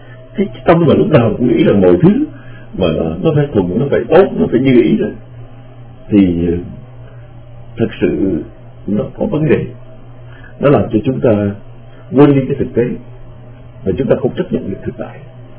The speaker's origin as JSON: {"language": "Vietnamese", "region": "Vĩnh Long", "country": "Vietnam", "tie": "born or raised there", "said": "Mà chúng tôi lớn lên ở Vĩnh Long, mình ở Vĩnh Long thì ra chú đồng ruộng"}